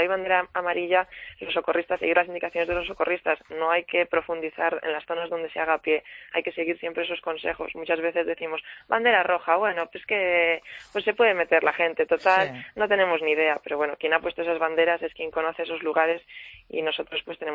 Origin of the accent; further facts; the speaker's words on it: Castile and León, Spain; yo es que soy de Castilla uh-huh. y León y no tenemos nada de playa